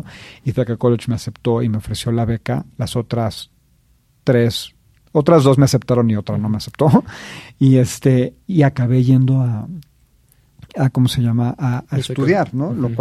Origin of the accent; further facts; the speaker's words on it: Mexico City, Mexico; also born or lived in Querétaro; Yo crecí en la Ciudad de México y en la ciudad de Querétaro. Y me fui un año de intercambio a una escuela preparatoria en Vermont.